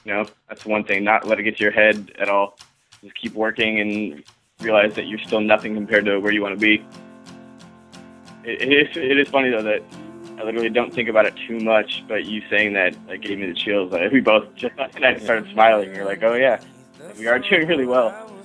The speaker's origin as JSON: {"language": "English", "town": "Los Angeles", "region": "California", "country": "United States", "tie": "born or raised there", "said": "Like, I grew up in Los Angeles, so I'd go to the Wiltern in L.A."}